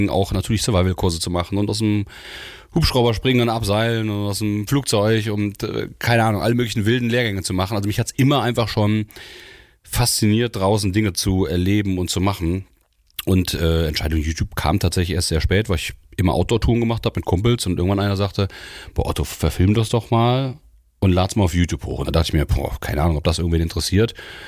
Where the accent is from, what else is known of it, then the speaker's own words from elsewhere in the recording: Hesse, Germany; born there; Also ich bin zwar geboren worden in Hessen, kann ich mich nicht daran erinnern, meine Eltern haben damals da studiert, dann war ich zur Ausbildung in Hessen, als Fischwirt ich gemacht habe, 3 Jahre.